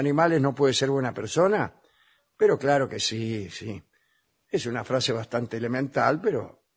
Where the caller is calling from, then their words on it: Montevideo, Uruguay; de Montevideo.